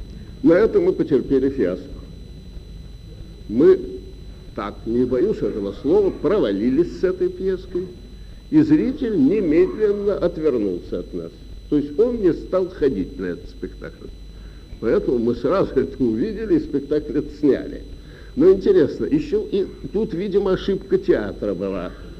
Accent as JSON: {"language": "Russian", "region": "Saint Petersburg", "country": "Russia", "said": "ну вот я говорю как ленинградец о нашем театре в частности"}